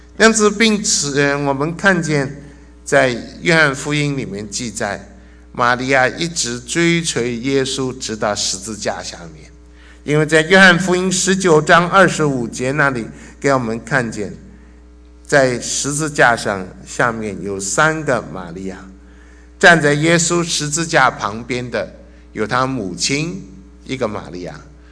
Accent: China; now in United States; 所以我们中国人说是豁出去了，是愿意，英文讲 take a risk。 我们今天很多的时候在美国要信耶稣很简单

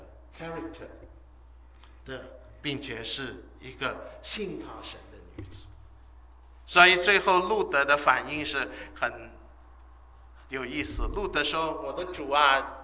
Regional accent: China; now in United States; 完了那个我们中国人去买米是多少？

